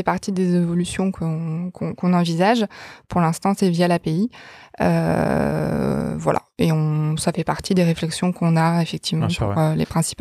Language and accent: French; France; accent: French; vous retrouverez ma voix avec mon French accent pour raconter aux utilisateurs.